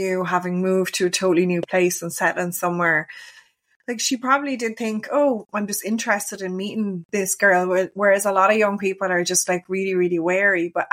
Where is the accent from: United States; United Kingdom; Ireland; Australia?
Ireland; Waterford, Munster; accent: Waterford; I'm from Waterford, I do have a Waterford accent